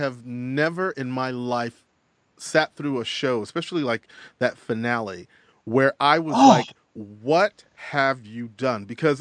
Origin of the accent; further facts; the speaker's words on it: Texas, United States; Well, you know, thing is, I'm from Texas, and I grew up right about that period that they were in.